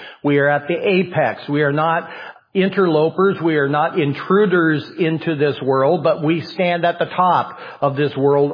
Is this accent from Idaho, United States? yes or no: yes; Idaho, United States; I grew up in Idaho, and right next to me, very short distance, was Washington